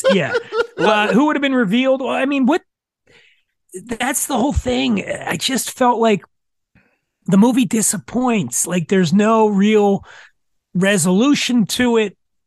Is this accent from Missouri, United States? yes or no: no; Philadelphia, Pennsylvania, United States; Where I grew up in Philadelphia, there was a decommissioned mental hospital called Byberry.